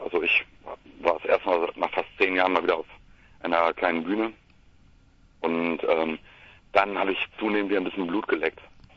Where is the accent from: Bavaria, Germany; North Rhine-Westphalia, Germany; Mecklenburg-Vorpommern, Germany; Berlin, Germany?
North Rhine-Westphalia, Germany; Meerbusch; Ich komme aus Meerbusch, das ist ein kleines bonziges Kaff zwischen Krefeld, Düsseldorf und Neuss.